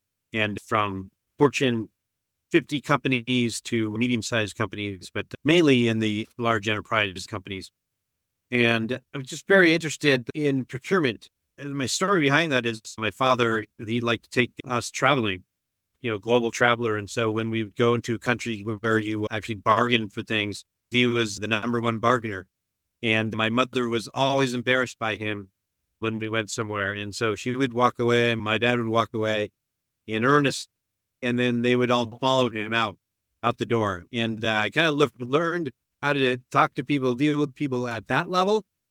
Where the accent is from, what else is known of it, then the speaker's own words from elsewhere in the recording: United States; And I'm from the U.S.